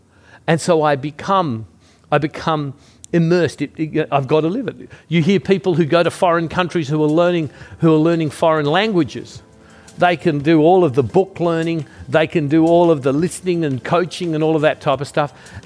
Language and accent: English; Australia; also born or lived in United States; I go to the United States, spent a lot of time in the United States. Half my life is spent in the United States. And I'm an Australian. And I spent half my life there.